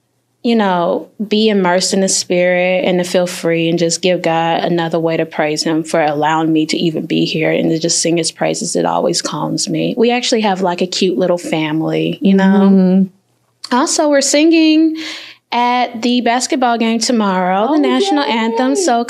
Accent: College Park, United States; Yes, I'm pretty much in my backyard. I'm from College Park.

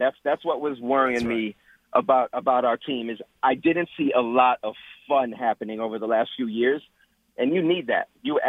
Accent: Cleveland, Ohio, United States; now in Los Angeles, United States; being born and raised in Cleveland, I'm 34 now. I've been in L.A. for about 10 years.

